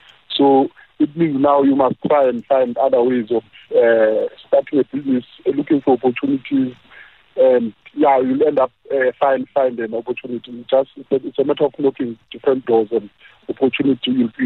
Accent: Eastern Cape, South Africa; growing up in the Eastern Cape, and you learn a lot of Ubuntu.

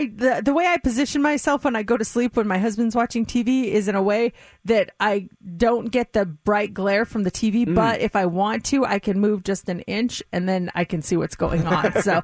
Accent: Denver, Colorado, United States; then we watched like the Denver Nuggets game. They beat the Clippers, so that was very exciting. That's my hometown.

